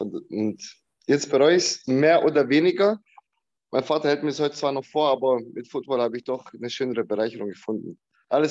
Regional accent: Calw, Baden-Württemberg, Germany; born there; Also ich bin 89er Baujahr, bin jetzt 32 Jahre alt, bin in Deutschland geboren, in Calw, im Schwarzwald.

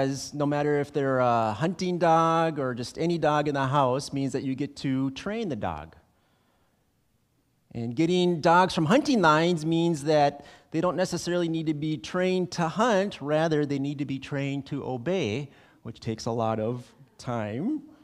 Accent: Minneapolis, Minnesota, United States; Growing up as a boy, we grew up in Minneapolis, and we had huskies

